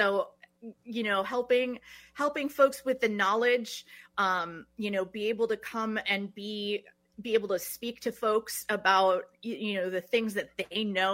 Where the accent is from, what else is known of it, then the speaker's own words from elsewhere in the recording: Madison, Wisconsin, United States; And I grew up here in Madison and Dejope, but, you know, so I didn't grow up in Black River.